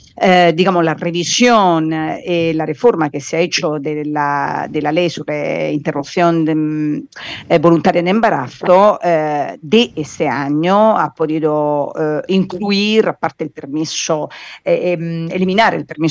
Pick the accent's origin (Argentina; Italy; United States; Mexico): Italy; Spanish is a second language; now in Spain; Yo soy italiana y vivo en España.